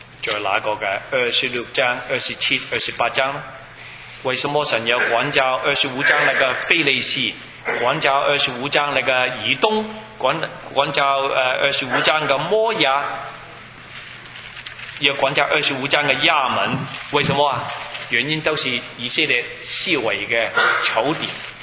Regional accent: Hong Kong; now in Canada; 我从香港来，1972年是负资产，我见过。

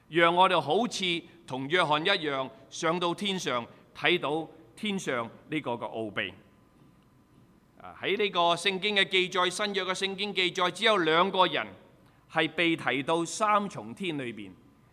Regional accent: Guangdong, China; 我們中國人、廣東人寫個詩歌出來

